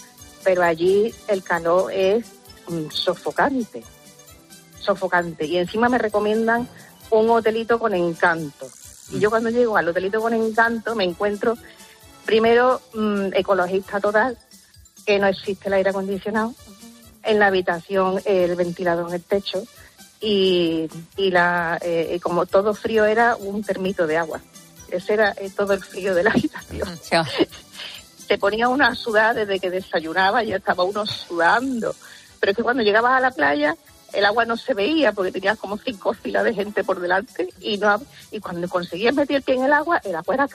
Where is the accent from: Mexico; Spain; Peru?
Spain; Seville, Andalusia; yo soy de Sevilla